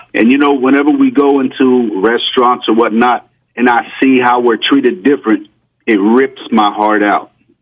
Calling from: Coral Springs, Florida, United States; I'm calling from Coral Springs, Florida.

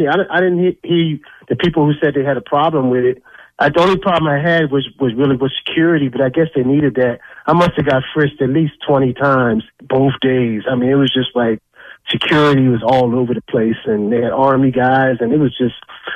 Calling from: Winston-Salem, North Carolina, United States; Yeah, I'm calling from Winston-Salem

